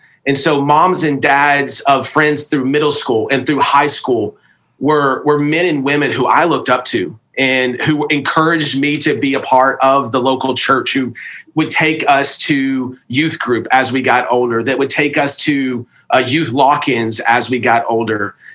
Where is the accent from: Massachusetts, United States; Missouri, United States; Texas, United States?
Texas, United States; Dallas; Yeah, so originally from the Dallas, Texas area, grew up there, North Dallas, just incredibly blessed to be in a fa